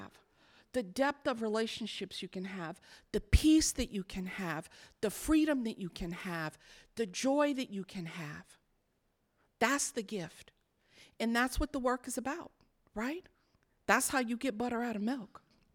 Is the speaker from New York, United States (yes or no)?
yes; New York, United States; I come from New York where we drink until 4, right?